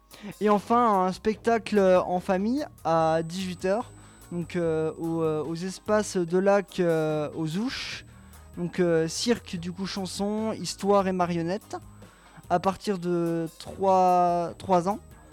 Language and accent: French; France; En fait, je suis français bilingue, donc c'est un peu compliqué, désolé.